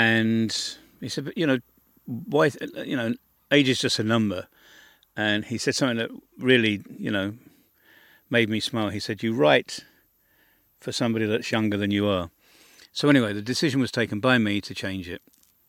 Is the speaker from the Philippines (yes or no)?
no; United Kingdom; I'm British, and I have fond memories of being on the North Sea coast.